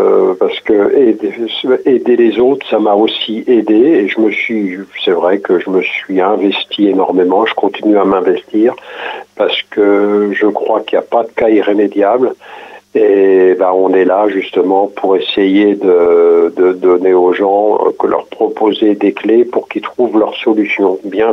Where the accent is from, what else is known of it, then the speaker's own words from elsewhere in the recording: Bernay, Normandy, France; je suis revenu sur ma région d'origine, donc, qui était Bernay.